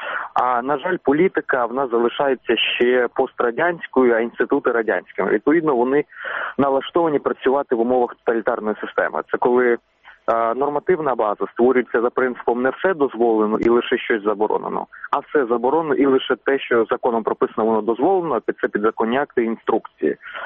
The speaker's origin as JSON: {"language": "Ukrainian", "town": "Horlivka", "region": "Donetsk Oblast", "country": "Ukraine", "said": "я сам з Горлівки, з ходу українського промислового міста"}